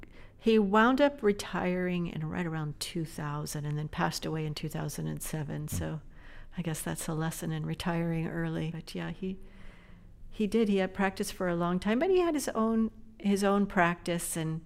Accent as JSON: {"language": "English", "town": "North Palm Beach", "region": "Florida", "country": "United States", "tie": "born or raised there", "said": "It was about a 30-minute drive north from where I grew up in North Palm Beach."}